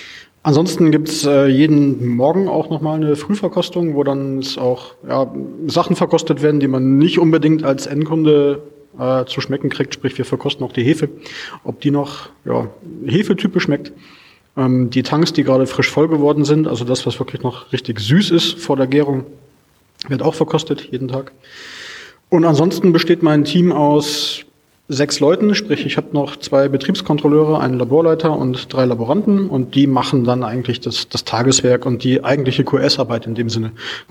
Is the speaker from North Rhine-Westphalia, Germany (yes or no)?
yes; Gummersbach, North Rhine-Westphalia, Germany; Gebürtig komme ich aus der Nähe von Köln, aus dem schönen Gummersbach